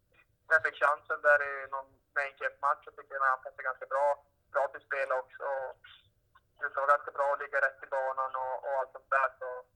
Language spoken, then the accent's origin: Swedish; Malmberget, Norrbotten County, Sweden; när man hade sina polare och allt där hemma i Malmberget.